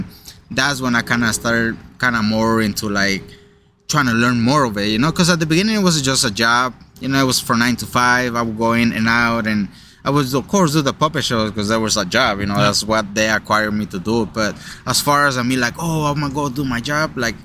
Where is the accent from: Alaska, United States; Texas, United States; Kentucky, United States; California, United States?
California, United States; Los Angeles; Where I grew up in MacArthur Park, of course, that's my home. And everybody there was mostly in English.